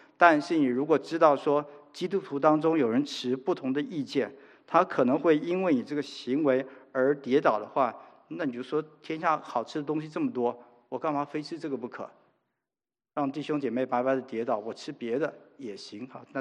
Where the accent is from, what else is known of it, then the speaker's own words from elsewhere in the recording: China; 我是中国人哈，就我们华人的